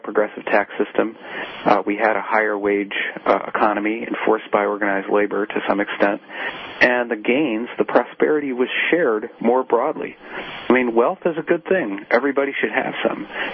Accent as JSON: {"language": "English", "town": "Detroit", "region": "Michigan", "country": "United States", "tie": "born or raised there", "said": "I grew up in Detroit, I'm thinking about my grandparents, they did not pay 30% of their income in state, federal, and local taxes."}